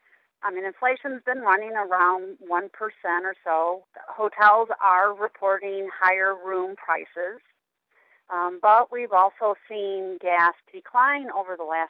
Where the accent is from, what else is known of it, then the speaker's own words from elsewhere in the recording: Michigan, United States; And I came from Michigan